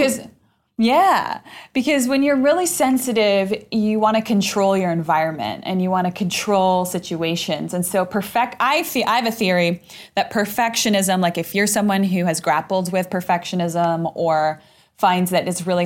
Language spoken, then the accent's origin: English; Argentina; moved away; I'm Latinx. I'm originally from Argentina.